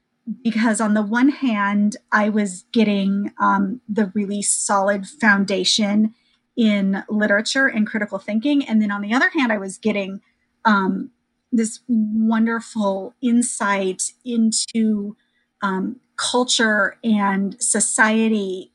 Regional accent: Iowa, United States; So, sure. I grew up in Iowa.

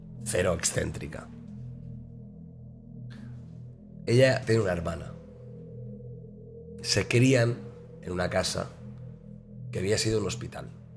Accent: Manresa, Catalonia, Spain; una de ellas es en Manresa, mi ciudad natal, que es esta.

